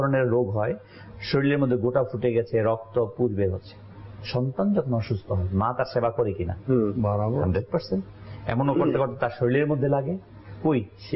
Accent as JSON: {"language": "Bangla", "town": "Munshiganj", "region": "Dhaka Division", "country": "Bangladesh", "said": "এক সময় আমাদের বাড়ি বিক্রমপুর মুন্সিগঞ্জ, সেখানে অমুসলিম হিন্দু অধ্যুষিত ছিল"}